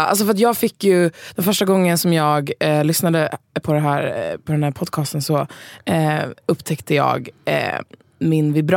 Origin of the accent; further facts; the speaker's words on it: Stockholm, Stockholm County, Sweden; Men jag skulle säga att jag är en tjej från Stockholm.